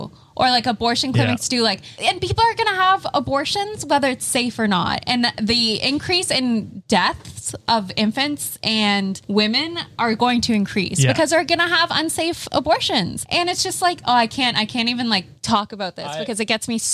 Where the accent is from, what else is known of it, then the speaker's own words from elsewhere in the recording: Canada; Like, we're Canadian, and we're fired up.